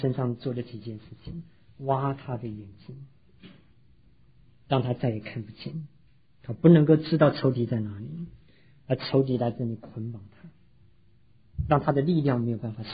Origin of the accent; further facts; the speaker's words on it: China; 我们中国人说，这个姜太公钓鱼不用鱼饵，愿者上钩啊。